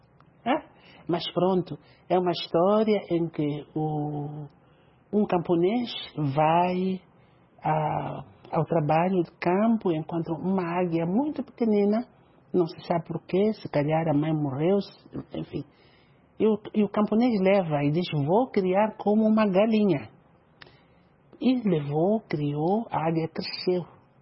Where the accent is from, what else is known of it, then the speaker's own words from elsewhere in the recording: Mozambique; eu venho de Moçambique, aquele nosso lugar, pequeno na aparência